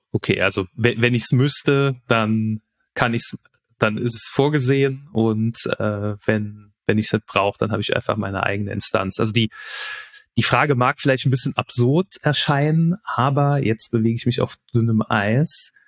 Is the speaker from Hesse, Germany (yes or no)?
no; Cologne, North Rhine-Westphalia, Germany; ich als Kölner hier in meiner Nachbarschaft